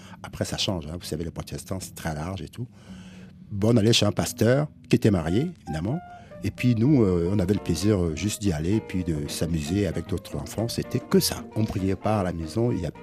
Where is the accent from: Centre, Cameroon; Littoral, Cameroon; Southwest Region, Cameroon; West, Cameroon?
Littoral, Cameroon; Douala; born there; Je suis né à Douala, oui.